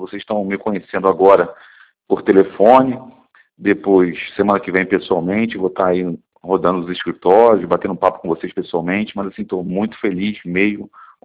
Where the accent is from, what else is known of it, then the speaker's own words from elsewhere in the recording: Rio de Janeiro, Brazil; eu sou carioca, gente.